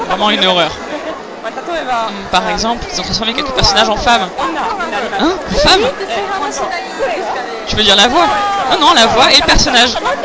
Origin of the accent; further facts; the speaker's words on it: France; Je suis française.